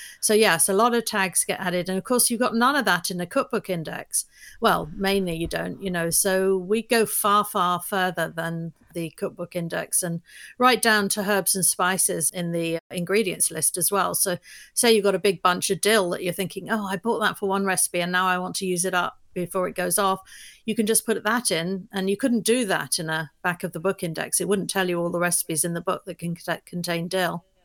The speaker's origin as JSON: {"language": "English", "region": "London", "country": "United Kingdom", "moved": "yes", "lives_now": "United States", "said": "I'm from London, but I moved to the US 23 years ago. But I've kept my accent."}